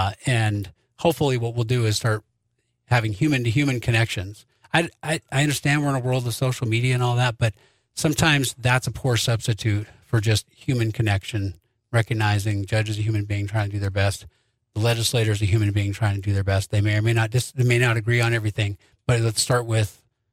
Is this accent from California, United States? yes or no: no; Sunburst, Montana, United States; also born or lived in Milk River, Canada; I'm a Montana native. I'm multiple generations on both sides. But my parents lived in Sunburst, and I was born in Milk River.